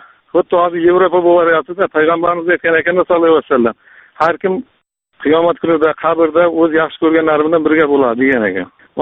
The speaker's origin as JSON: {"language": "Uzbek", "town": "Samarkand", "region": "Samarqand Region", "country": "Uzbekistan", "moved": "yes", "lives_now": "Russia", "said": "O'zim Samarqanddanman. Rossiyada ishlayapman, nazika bo'lib."}